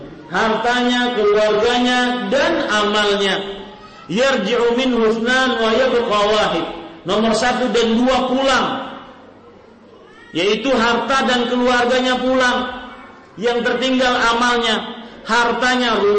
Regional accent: Banjarmasin, South Kalimantan, Indonesia; saya pernah melihat di kota saya di Banjarmasin

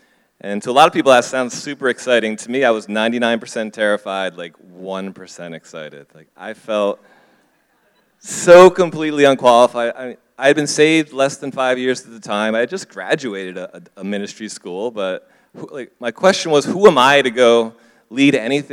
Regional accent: United States; now in South Africa; I do come from America, but I do now view myself as South African.

